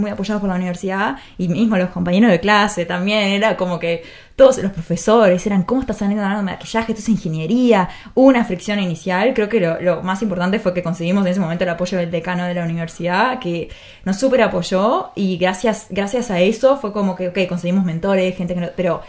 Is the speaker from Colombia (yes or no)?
no; Uruguay; Y yo vengo de Uruguay, y se puede desde Uruguay, y se puede desde...